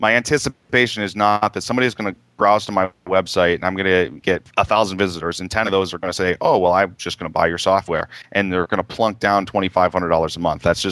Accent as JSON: {"language": "English", "region": "Massachusetts", "country": "United States", "tie": "born or raised there", "said": "any given town here in Massachusetts, and you will see at least one local bank, if not two. Here in my hometown, we have 3."}